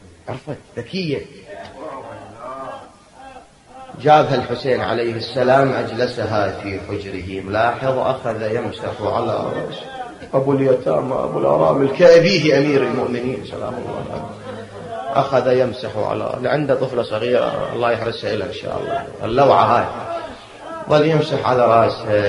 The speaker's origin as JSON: {"language": "Arabic", "country": "Iraq", "said": "هذا الطور عندنا بالعراق مرغوب"}